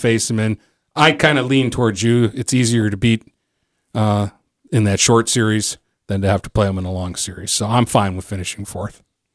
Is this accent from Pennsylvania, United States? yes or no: no; Detroit, Michigan, United States; I'm from Detroit. Bob Probert, Joe Koser. That's what I grew up on.